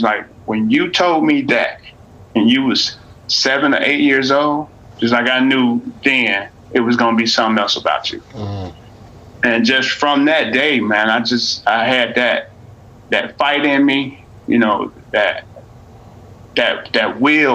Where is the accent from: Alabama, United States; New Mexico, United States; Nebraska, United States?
Alabama, United States; Birmingham; where I grew up in Alabama, it was pretty rough. Birmingham was a rough part of town, a rough city.